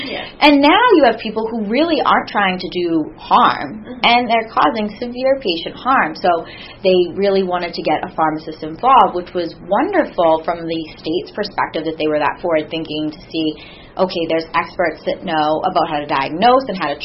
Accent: Massachusetts, United States; And now I'm seeing it in, you know, my home state of Massachusetts, up and down the coast of Massachusetts.

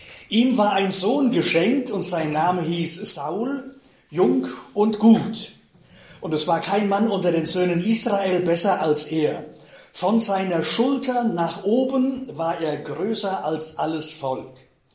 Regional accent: North Rhine-Westphalia, Germany; Gebürtiger Siegerländer, von Kindheit an in den Siegerländergemeinschaften beheimatet. Ich war 13 Jahre alt, als ich in dieser Gemeinde, wo ich herkomme, zum Glauben an Jesus gefunden habe.

